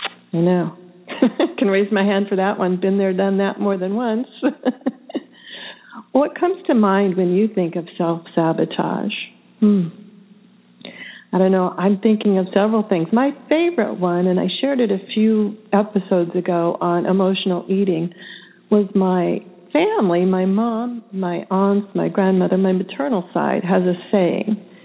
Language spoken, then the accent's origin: English; Pacific Northwest, United States; I come from the Pacific Northwest where we call them filberts.